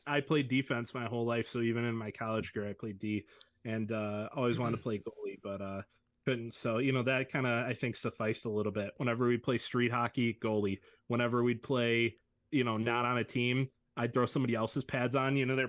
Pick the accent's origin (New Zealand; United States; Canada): United States; Detroit, Michigan; Goaltender Chris Osgood, man. Growing up in Detroit.